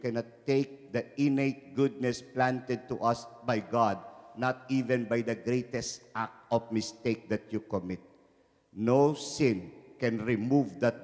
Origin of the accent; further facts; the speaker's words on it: Philippines; I come from the Philippines. I live with our bishop in Cubao, the Diocese of Cubao.